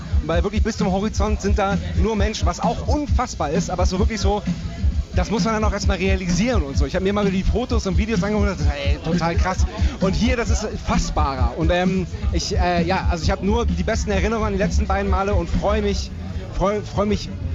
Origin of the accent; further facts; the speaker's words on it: Germany; now in Vienna, Austria; Naja, ich bin Deutscher und meine Band ist in Deutschland